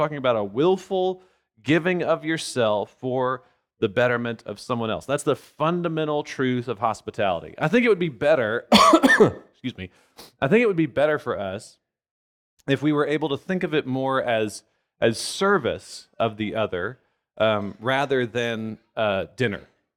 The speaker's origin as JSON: {"language": "English", "region": "Louisiana", "country": "United States", "said": "We're from South Louisiana, and that means that we think of food."}